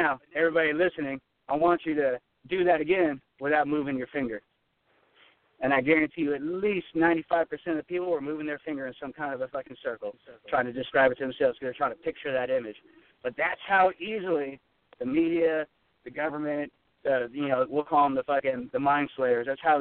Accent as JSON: {"language": "English", "town": "Sacramento", "region": "California", "country": "United States", "said": "I'm from Sacramento. I didn't even know racism was until I was like 23 years old."}